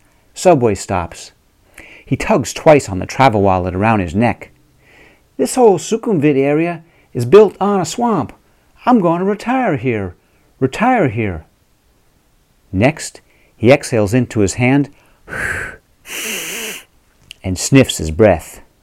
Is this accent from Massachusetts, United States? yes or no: yes; Boston, Massachusetts, United States; "Yeah, I'm from Boston."